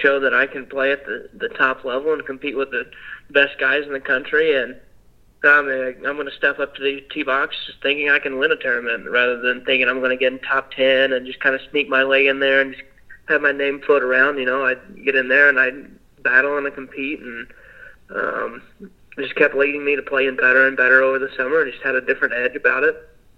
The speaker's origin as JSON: {"language": "English", "town": "Evansville", "region": "Indiana", "country": "United States", "said": "So I'm from Evansville, Indiana. It's right there on the border of Kentucky, southwest part of the state. And I grew up, my family's a bunch of farmers."}